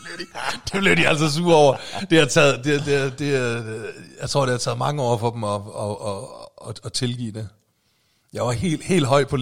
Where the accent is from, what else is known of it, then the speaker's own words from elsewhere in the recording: Aalborg, North Denmark Region, Denmark; og så faktisk mellem jul og nytår, der er jeg også hjemme i Aalborg.